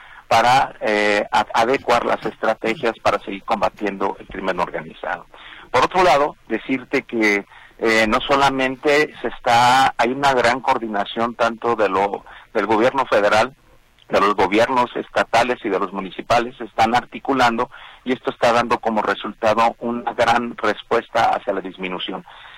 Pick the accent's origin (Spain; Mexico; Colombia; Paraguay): Mexico; para nosotros como mexicanos, la seguridad nacional, la seguridad del interior